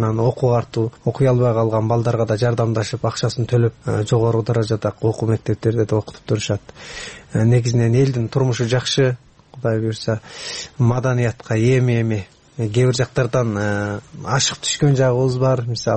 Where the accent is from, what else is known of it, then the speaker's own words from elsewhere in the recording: Xinjiang, China; Балалыгым тиги алыскы Кулжа обласы деп коет. Кулжа обласына караганда Текеси ооданы дейт. Текеси ооданын көктөрү кыргыз улуттук айыл дейт.